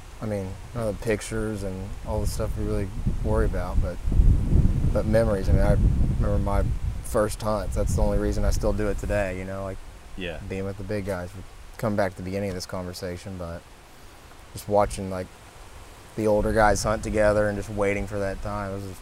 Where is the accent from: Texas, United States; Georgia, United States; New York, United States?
Texas, United States; Galveston; growing up in West Bay and Galveston, all the fishing we do is close to Texas Parks and Wildlife has the Dana Cove area right there near like Lake Como.